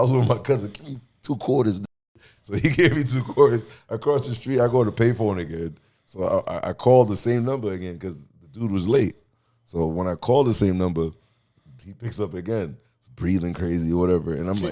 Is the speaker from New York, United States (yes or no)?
yes; Queens, New York, United States; you know, we're from Queens. We don't trust Harlem dudes, you know what I'm saying?